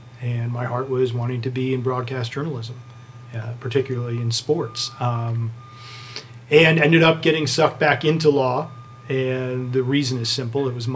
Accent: Northbrook, Illinois, United States; I grew up in Northbrook, went to Glenbrook North, did undergrad at the University of Iowa.

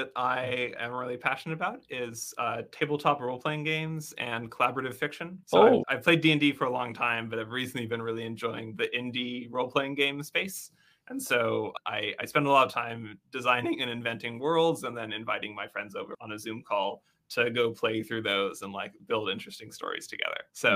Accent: San Francisco Bay Area, California, United States; I'm from San Francisco Bay Area. The Mission burrito is very close to my heart.

